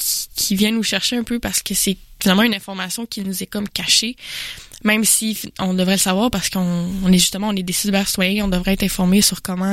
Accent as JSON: {"language": "French", "town": "Jonquière", "region": "Quebec", "country": "Canada", "said": "je viens de Jonquière. C'est une région. Et moi, j'ai la chance d'être au centre-ville de Jonquière"}